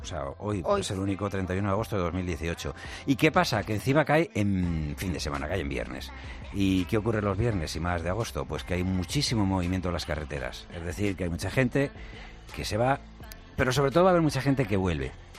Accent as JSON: {"language": "Spanish", "town": "Madrid", "region": "Community of Madrid", "country": "Spain", "said": "yo soy de Vallecas. Entonces este lenguaje lo utilizamos bastante, ¿sabes?"}